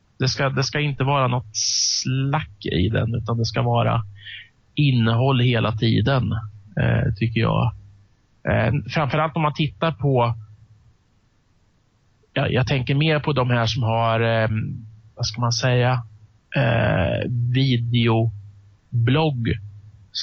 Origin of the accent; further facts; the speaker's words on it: Östergötland, Sweden; Det finns liksom bryggerier som jag som östgöte inte har en aning om att de överhuvudtaget finns